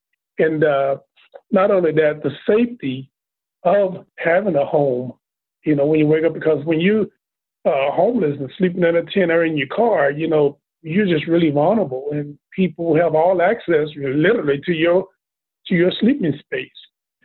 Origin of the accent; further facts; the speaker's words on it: Texas, United States; I'm from Texas, and whenever I leave and stay, I always miss the water.